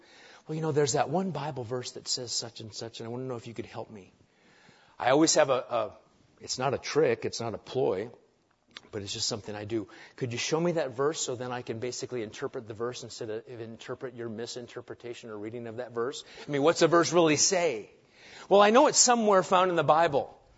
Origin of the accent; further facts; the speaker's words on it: Nebraska, United States; Now, for me, I grew up in Nebraska.